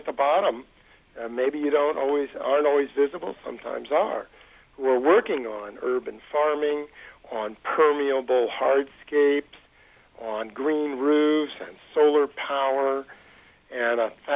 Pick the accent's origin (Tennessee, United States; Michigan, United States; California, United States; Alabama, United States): California, United States; When I was young, growing up in California, we had one of the greatest public school systems in the country